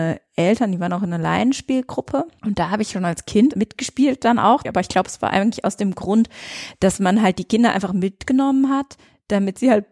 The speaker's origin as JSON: {"language": "German", "town": "Weinheim", "region": "Baden-Württemberg", "country": "Germany", "said": "Ich komme aus Weinheim"}